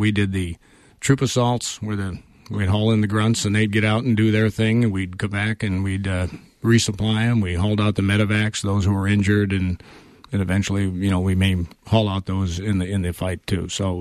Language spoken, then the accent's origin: English; Savage, Minnesota, United States; now in Watersmeet, United States; Well, I grew up in a little town called Savage, Minnesota.